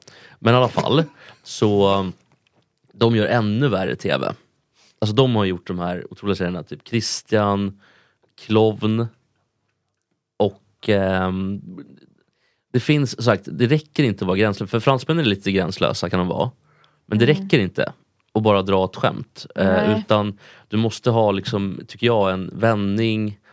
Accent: Sweden; för vi svenskar är inte som danskar

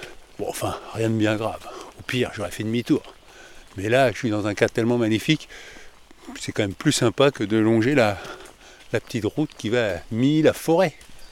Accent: Strasbourg, Grand Est, France; Je viens de Strasbourg.

